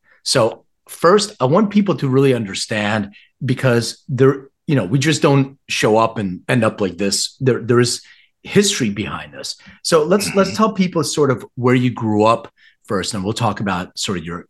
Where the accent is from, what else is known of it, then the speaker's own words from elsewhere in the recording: Philadelphia, Pennsylvania, United States; but the whole trajectory of growing up in Philly and, you know, dealing with that, I actually did some work in Boston.